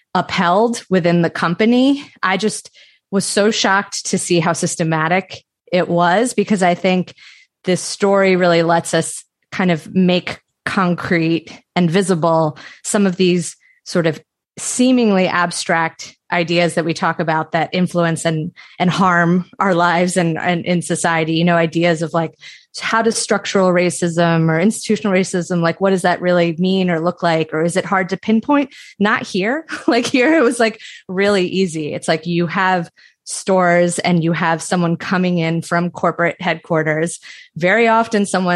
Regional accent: Pennsylvania, United States; I mean, so for me, I grew up outside of Philadelphia. I went to like a small Jewish day school

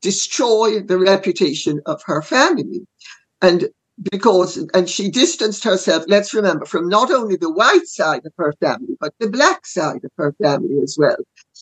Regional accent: Jamaica; And being Jamaican, I have an insight into the gradations of color and the complexities of color that the average English or American white person wouldn't.

